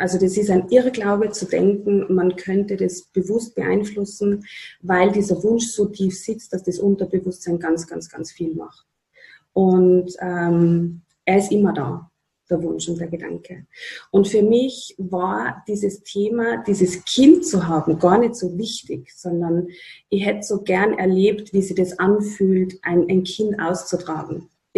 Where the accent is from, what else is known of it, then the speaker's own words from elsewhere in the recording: Upper Austria, Austria; Viel weiter weg, also in meiner Heimatgemeinde nach Oberösterreich und haben dort dann weitergemacht.